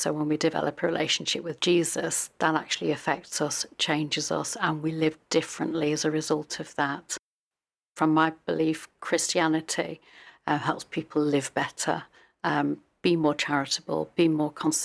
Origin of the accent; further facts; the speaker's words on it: Rainworth, East Midlands, United Kingdom; also born or lived in Durham; Born in Durham. So born in Durham, but lived on the Geordie estate in Rainworth. So I'm a Geordie. Came down here because my dad came down from the mines.